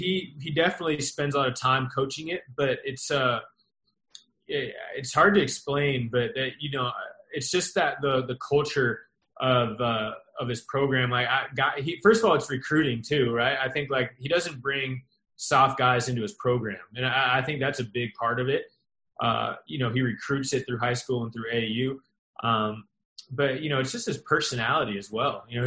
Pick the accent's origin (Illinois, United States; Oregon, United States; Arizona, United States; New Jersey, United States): Arizona, United States; Phoenix; I'm a West Coast guy. I grew up in Phoenix, Arizona, obviously went to college in California.